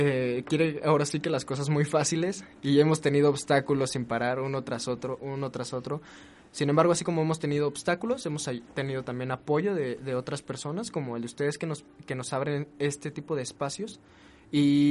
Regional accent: Mexico City, Mexico; Exactamente, nosotros venimos del barrio de Tepito.

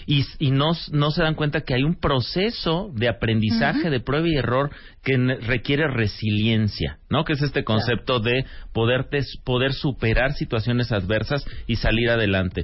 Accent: Mexico; no nos podemos explicar el estado de ánimo que tenemos como mexicanos

